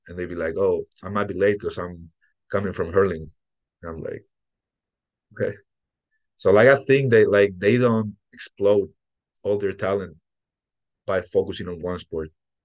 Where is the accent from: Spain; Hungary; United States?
Spain; now in Ireland; Like I'm from Spain, and like I've only played basketball since I'm probably 8 years old.